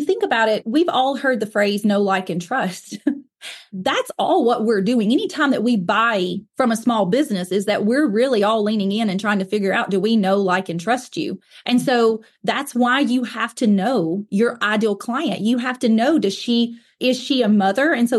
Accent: the South, United States; accent: southern; And I should say, if my accent does not give it away, I am based in Alabama, the southeast of the United States. Most people guess that I'm from the South pretty quickly.

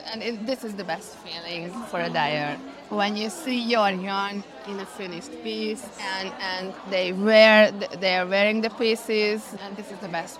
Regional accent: Hungary; I'm from Hungary. I live in the capital of Budapest with my small family.

